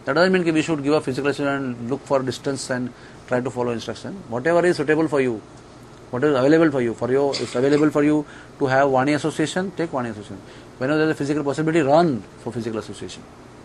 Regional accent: Karnataka, India; first language Kannada; English is a second language; I like to see, like to have a Kannada guru, because I am a Kannada person, you know.

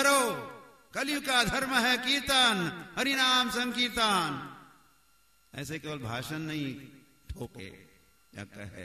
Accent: Maharashtra, India; born there; जिस गांव में मेरा जन्म हुआ महाराष्ट्र में

